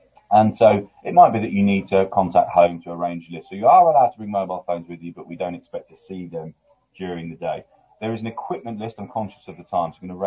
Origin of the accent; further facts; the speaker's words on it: Lincoln, East Midlands, United Kingdom; born there; I support Lincoln City, because I was born in Lincoln, the mighty Imps.